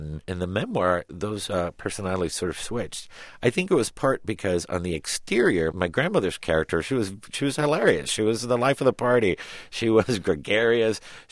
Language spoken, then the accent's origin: English; Miami, Florida, United States; I mean, I really truly believe, being naive and a child and also growing up in Miami, that this is the way the rest of the world lived, and that there was a Brady Bunch house to be had everywhere north of the Dade County line.